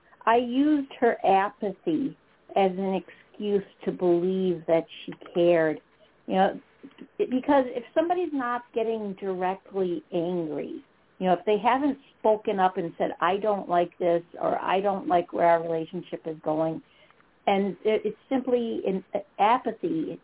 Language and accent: English; Wisconsin, United States; accent: Wisconsin; Well, geez, my Wisconsin accent.